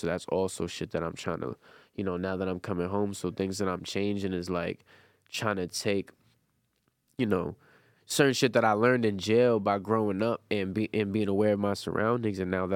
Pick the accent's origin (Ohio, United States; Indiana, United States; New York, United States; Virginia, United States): New York, United States; Brooklyn; God rest the dead, not to disrespect him, but, like, I'm from Brooklyn.